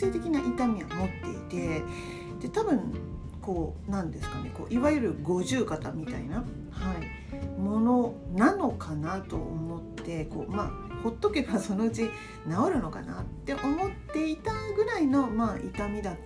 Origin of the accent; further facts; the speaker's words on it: Nagoya, Aichi, Japan; 自分の地元である愛知県名古屋市に、無事にまた帰ってきました